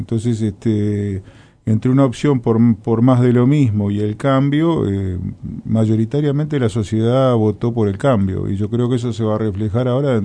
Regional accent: Montevideo, Uruguay; Yo soy montevideano

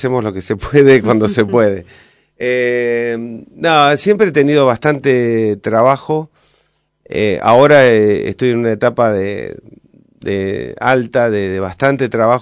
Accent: Córdoba, Argentina; Yo arranqué en un pueblito muy chiquitito donde nací, en Córdoba, con una cámara de Super 8.

